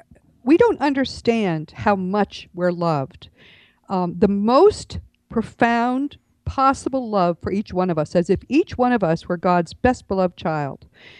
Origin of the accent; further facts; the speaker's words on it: Northeast, United States; I'm from the Northeast. Their houses are like that.